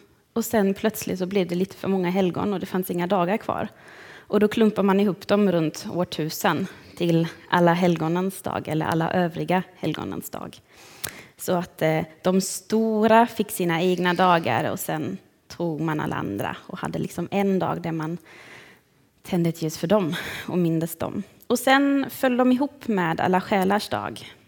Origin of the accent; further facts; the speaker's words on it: Germany; Jag är ju uppvuxen i Tyskland och i en katolsk by i Tyskland.